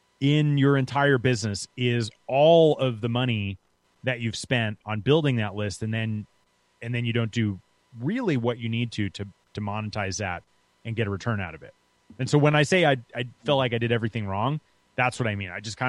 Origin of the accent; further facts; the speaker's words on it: New York, United States; You know, I grew up in New York and I went to Florida to go to college.